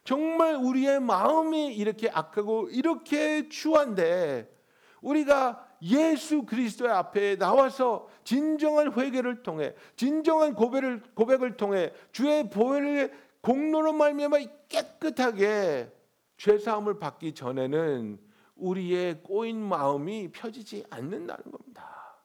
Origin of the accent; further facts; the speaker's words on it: South Korea; 제가 어렸을 때 살던 한국은 그런 게 아니었어요.